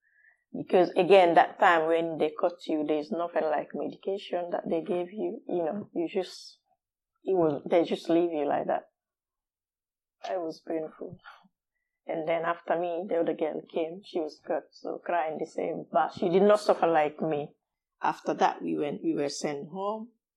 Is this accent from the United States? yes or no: no; Labé, Labé Region, Guinea; moved away as an adult; also born or lived in Conakry; I was born in Labé. It's a town that is 5 hours drive from Conakry, the capital. Grew up there with my mom and dad and my siblings. Then I had my primary school in Labé as well.